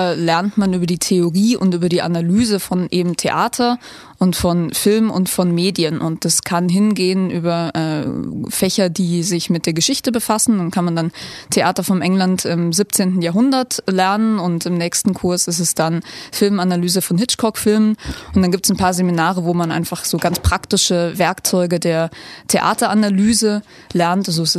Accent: Munich, Bavaria, Germany; Ich bin da aufgewachsen in der Gegend und bin dort geboren.

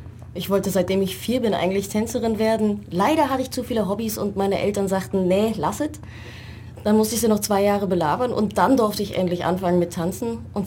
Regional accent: Braunschweig, Lower Saxony, Germany; born there; also born or lived in Frankfurt am Main; Von Braunschweig, beziehungsweise so einem kleinen Dorf davor, ging's dann nach Frankfurt am Main.

